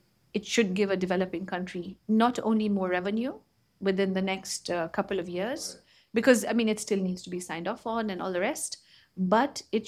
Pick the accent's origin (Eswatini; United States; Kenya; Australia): Kenya; Kenya, which is my home country